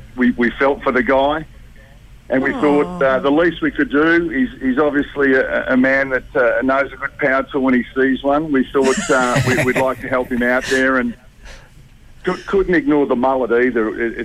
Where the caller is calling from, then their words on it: Melbourne, Victoria, Australia; I'm based in Melbourne.